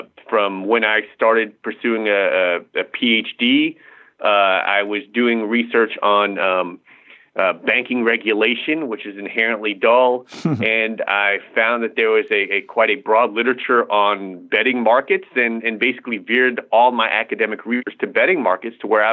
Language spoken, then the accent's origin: English; Washington, District of Columbia, United States; I grew up in Washington, D.C. My parents moved there when I was five